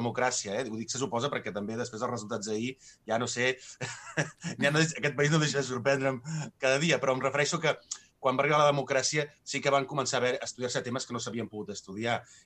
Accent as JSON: {"language": "Catalan", "town": "Sabadell", "region": "Catalonia", "country": "Spain", "said": "jo que soc de Sabadell"}